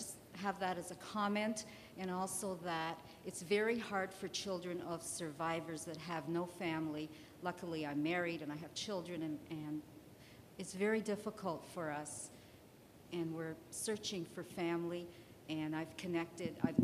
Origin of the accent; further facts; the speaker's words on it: Canada; and I'm from Canada.